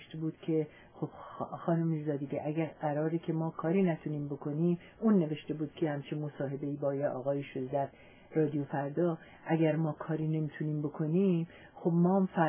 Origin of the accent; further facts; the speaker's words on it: Iran; من به عنوان یک ایرانی همیشه معترض بودم